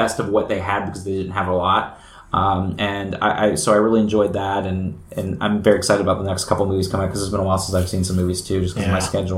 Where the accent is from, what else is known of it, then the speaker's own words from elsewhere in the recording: Orlando, Florida, United States; I'm from Orlando originally, so it was like seeing the underbelly of that.